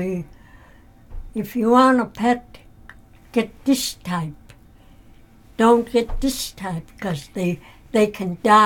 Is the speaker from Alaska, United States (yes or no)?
yes; Nunavichok, Alaska, United States; I was born and raised in Nunavichok, Alaska. There weren't that many people.